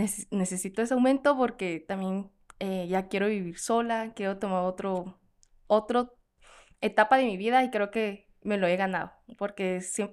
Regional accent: South Korea; Spanish is a second language; pues yo soy coreana, sé hablar bien coreano y español

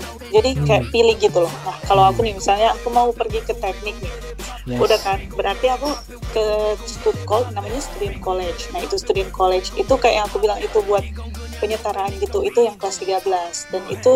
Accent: Indonesia

